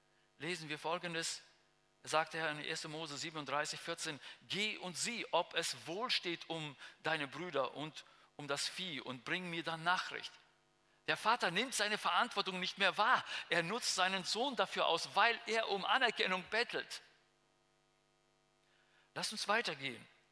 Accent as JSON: {"language": "German", "country": "Russia", "moved": "yes", "lives_now": "Germany", "said": "mir ist das sehr wichtig für uns als Deutsche, die aus Russland kommen."}